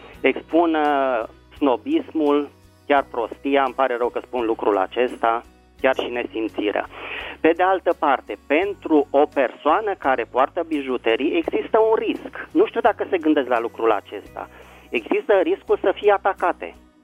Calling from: Bucharest, Romania; din București

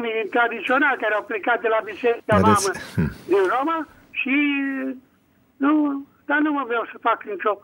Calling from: Bucharest, Romania; din București.

